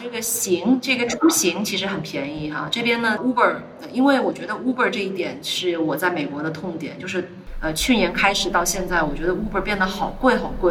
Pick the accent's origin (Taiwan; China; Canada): China; Shanghai; now in Lisbon, Portugal; 因为我是来自上海嘛，从小没有住很大很大的房子。